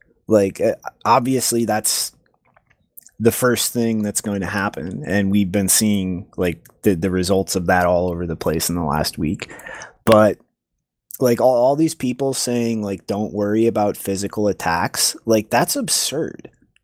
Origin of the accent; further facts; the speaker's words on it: Ireland; Excuse me, I'm Irish.